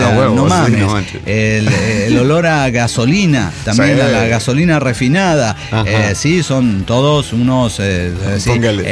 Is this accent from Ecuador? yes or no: yes; Ecuador; Yo soy ecuatoriano.